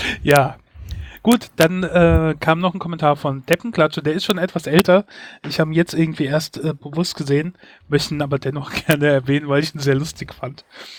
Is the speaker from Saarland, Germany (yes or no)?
no; Mainz, Rhineland-Palatinate, Germany; meine Heimatstadt Mainz ist so knapp 100 Quadratkilometer groß.